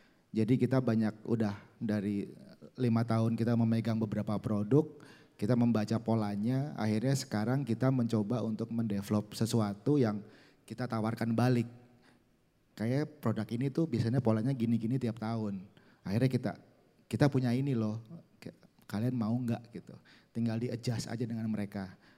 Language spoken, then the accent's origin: Indonesian; Jakarta, Indonesia; Saya dari Jakarta, base studio saya di Jakarta, di Tebet.